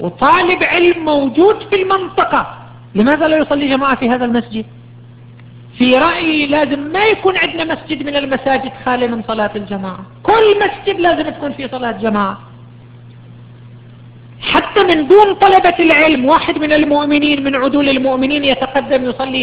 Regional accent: Qatif, Eastern Province, Saudi Arabia; لكن مع الأسف هذا لم يترتب عندنا في القطيف لحد الآن

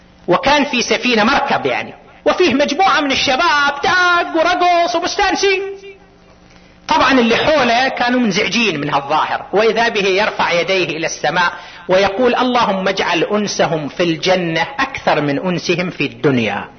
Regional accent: Qatif, Eastern Province, Saudi Arabia; خاصة عندنا في القطيف النادي عندنا بعد ما انفعل دوره، حتى اقل من دور الاندية في المدن الاخرى.

